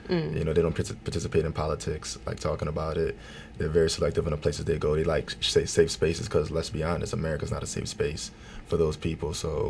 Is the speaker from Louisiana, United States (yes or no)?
yes; Louisiana, United States; and I'm from Louisiana, so you know, we already have like a strict bias against like different cultures.